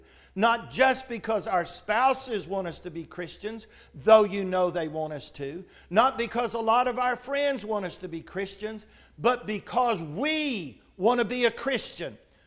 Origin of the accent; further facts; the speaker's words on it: Port Lavaca, Texas, United States; growing up here in this part of Texas, growing up in Port Lavaca, I had no problems. I was never embarrassed by anyone trying to ridicule my Christianity.